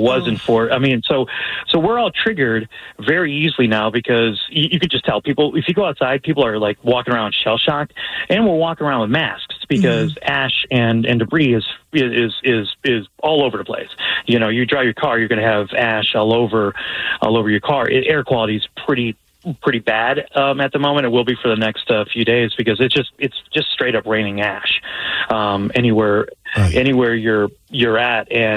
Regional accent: Chicago, Illinois, United States; moved away; so I'm originally from Chicago. I moved here for this job for Sumerian 11 years ago, and I have mom visiting.

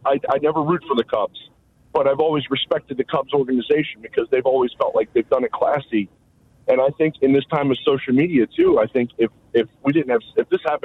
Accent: Cincinnati, Ohio, United States; I'm from Cincinnati. I'm a huge Reds fan.

